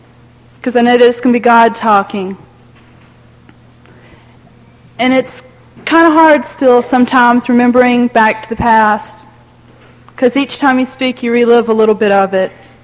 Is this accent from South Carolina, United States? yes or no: yes; Greenville, South Carolina, United States; I'm from Greenville, South Carolina.